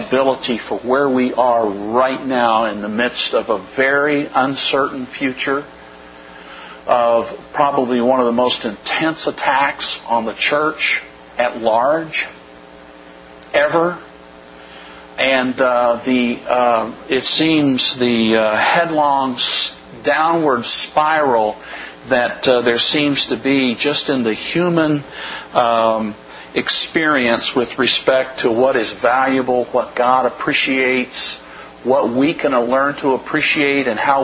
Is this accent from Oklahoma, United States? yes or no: yes; Oklahoma, United States; I'm from Oklahoma originally, so it's Georgia out that way.